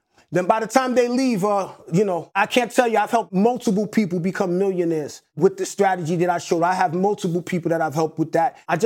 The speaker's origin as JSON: {"language": "English", "town": "Hollis, Queens", "region": "New York", "country": "United States", "tie": "born or raised there", "said": "197 is the actual block that I grew up on in Hollis, Queens. And it's a famous block because the home that I grew up in was the home"}